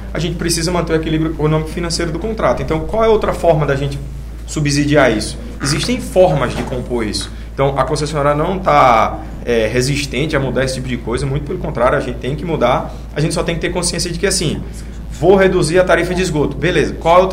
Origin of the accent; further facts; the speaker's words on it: João Pessoa, Paraíba, Brazil; Na minha cidade, eu sou de João Pessoa, na Paraíba